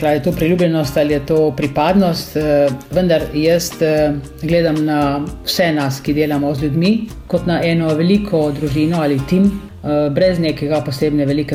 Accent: Prem, Littoral–Inner Carniola, Slovenia; born there; now in Ilirska Bistrica, Slovenia; Jaz sem rojena na Premu, prav doma sem rojena.

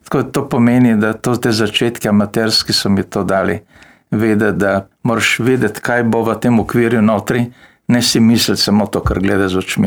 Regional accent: Postojna, Littoral–Inner Carniola, Slovenia; also born or lived in Ljubljana; da sem Postojnčan, dokaj me poznajo, jaz sem se pač pri, ne, mislim, 4 ali 5 let sem imel, ko smo se preselili iz Ljubljane v Postojno, tako da sem preživljal osnovno šolo in gimnazijo v Postojni

